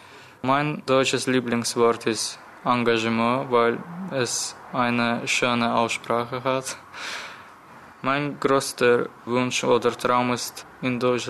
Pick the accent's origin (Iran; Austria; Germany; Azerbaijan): Azerbaijan; Baku; German is a second language; Ich komme aus Aserbaidschan. Ich war 1999 in Baku geboren. Ich lerne Deutsch